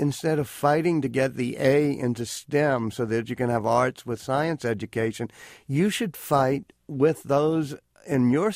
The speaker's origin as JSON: {"language": "English", "town": "New Orleans", "region": "Louisiana", "country": "United States", "tie": "born or raised there", "said": "I'm moving to New Orleans, my hometown, moving back home. I've always had a home there, actually."}